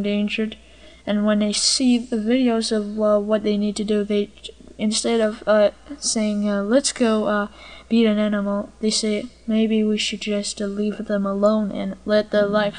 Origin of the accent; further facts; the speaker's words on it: Riverhead, New York, United States; born there; I was born in 1998, I am 13 years old. I was born in Riverhead.